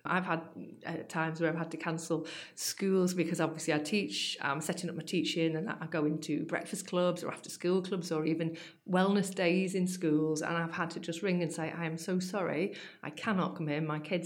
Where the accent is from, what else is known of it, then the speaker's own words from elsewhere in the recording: Warrington, North West England, United Kingdom; I'm from Warrington, born and bred.